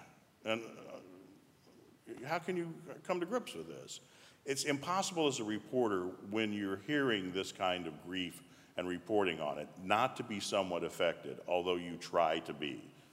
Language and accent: English; North Carolina, United States; also born or lived in Texas; my friends and relatives that I grew up with in North Carolina and Texas.